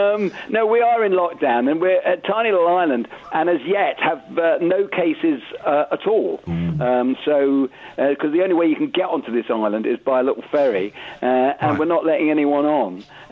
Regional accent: Southport, North West England, United Kingdom; Well, I'm northern. I'm from Southport.

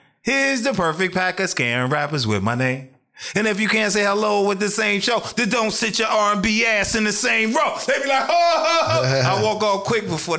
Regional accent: New Jersey, United States; We came from Jersey. Dirty Jersey. New Jerome.

